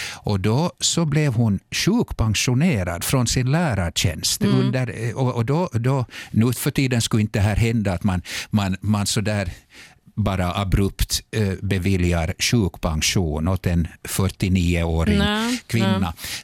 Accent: Parainen, Southwest Finland, Finland; jag är ju född i Pargas och vi hade vårt egna hemshus där i Rödjan och jag gick i skola, i Malmskola.

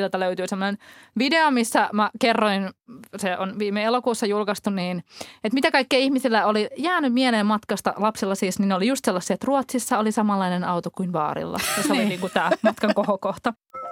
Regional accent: Turku, Southwest Finland, Finland; No minä kerron Turusta matkavinkin, koska olen sieltä kotoisin.

